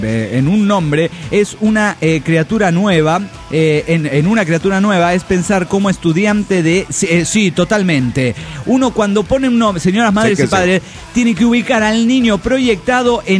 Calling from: Bucaramanga, Santander, Colombia; de Bucaramanga, Colombia.

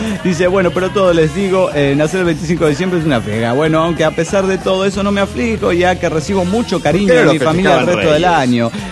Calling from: Dallas, Texas, United States; also born or lived in Lima; pasé los mejores tiempos de mi vida en tiempos de Navidad en Lima, Perú, con mis abuelos

